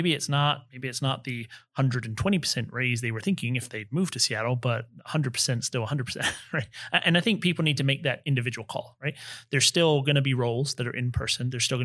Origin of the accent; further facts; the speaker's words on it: London, United Kingdom; I'm from London and I used to commute hours every day.